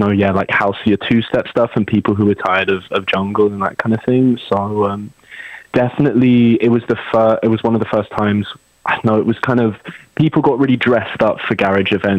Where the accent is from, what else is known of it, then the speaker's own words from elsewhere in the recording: Banbury, South East England, United Kingdom; So I'm from a bit of the middle of nowhere. I'm from a town called Banbury, which is in between London and Birmingham.